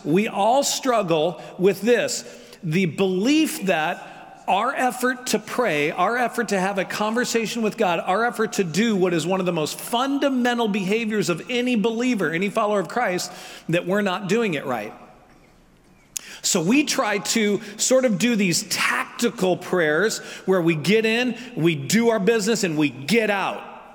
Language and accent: English; St. Louis, Missouri, United States; I grew up in Missouri, and Missouri shares a lot in common with the South. I grew up in St. Louis, which is very metropolitan